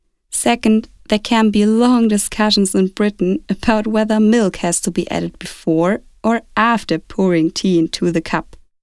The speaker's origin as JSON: {"language": "English", "country": "Germany", "tie": "born or raised there", "second_language": "English", "lives_now": "Leeds, United Kingdom", "said": "Here in Leeds, just like in other parts of Britain, I suppose, the weather is much more changeable than in my hometown in Germany."}